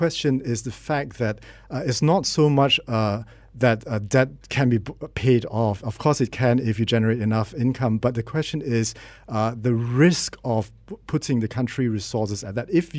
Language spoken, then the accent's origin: English; Malaysia; as a Malaysian